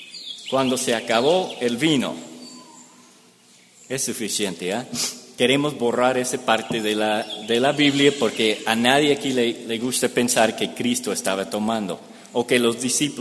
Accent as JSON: {"language": "Spanish", "country": "Mexico", "said": "Voy a llegar un poquito más tarde como buen mexicano."}